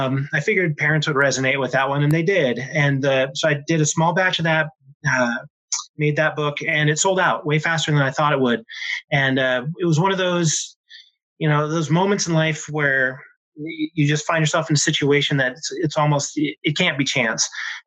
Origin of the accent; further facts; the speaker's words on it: Lynden, Washington, United States; I grew up in Northwest Washington, about a stone's throw from Canada, a little tiny town called Linden. Nobody's heard of it, so I'm never offended when no one knows what I'm talking about.